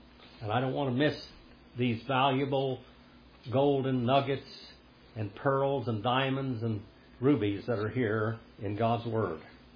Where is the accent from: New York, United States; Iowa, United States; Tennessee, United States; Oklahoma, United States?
Oklahoma, United States; accent: Oklahoma; So you can hear the Hebrew with my Oklahoma accent with it, I guess.